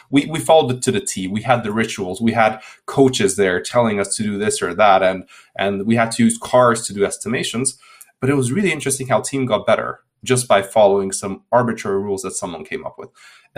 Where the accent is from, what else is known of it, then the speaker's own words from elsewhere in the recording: Hungary; English is a second language; moved away as an adult; also born or lived in Edinburgh, United Kingdom / London, United Kingdom; As you can tell from my name, I'm not from the UK, although I lived there for quite a while. I'm originally from Hungary